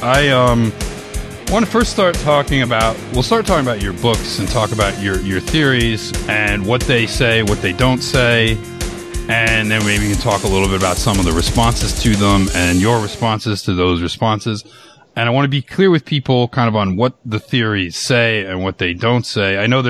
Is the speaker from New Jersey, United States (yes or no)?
yes; New Jersey, United States; also born or lived in New York City; Yeah, and I grew up in New Jersey, and I lived for 20 years in New York City